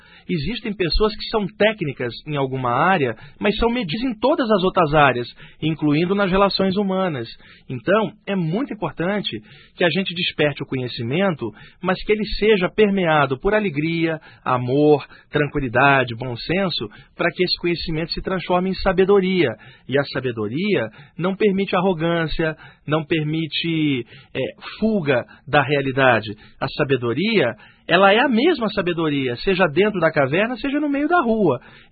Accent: Rio de Janeiro, Brazil; desde pequeno, lá no Rio de Janeiro, onde eu nasci, a minha avó, que era muito católica

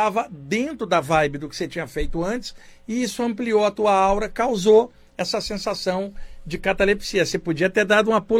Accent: Rio de Janeiro, Brazil; now in São Paulo, Brazil; Rio de Janeiro é minha terra. Eu tô morando aqui em São Paulo desde 1989. Mas minha família está no Rio, eu morei, ó, Duque de Caxias, morei em Niterói, trabalhei anos na Penha, anos na Tijuca, eu sou daí, mas estou com o passe emprestado aqui

